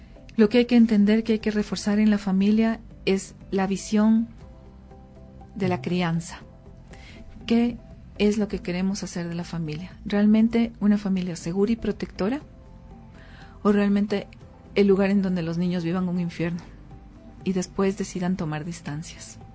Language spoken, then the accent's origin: Spanish; Ecuador; Queremos construir un nuevo país con una nueva conceptualización de la identidad como ecuatorianos